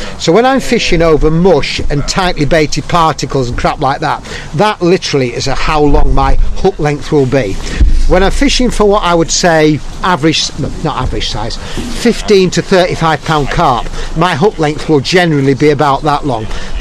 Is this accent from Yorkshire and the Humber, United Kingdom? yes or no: yes; Yorkshire and the Humber, United Kingdom; As a Yorkshireman in there, get them for free, but I don't lose them.